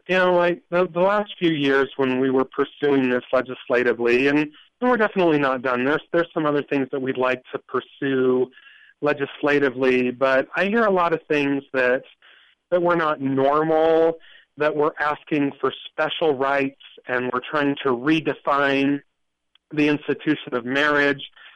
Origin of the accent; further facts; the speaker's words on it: Wheatland, Wyoming, United States; now in Cheyenne, United States; Wyoming is our home. I was born and raised in Wheatland. I've been here in Cheyenne for about 6 years. Wyoming is home